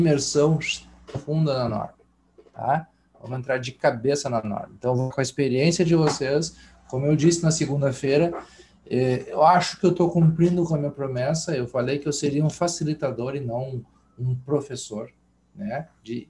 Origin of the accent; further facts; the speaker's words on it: Porto Alegre, Rio Grande do Sul, Brazil; era uma boate que a gente ia aqui quando era guri em Porto Alegre.